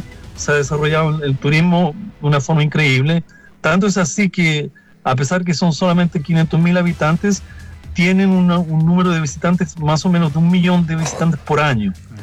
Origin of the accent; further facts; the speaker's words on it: Santiago, Santiago Metropolitan Region, Chile; Soy chileno de Santiago, sí, sí.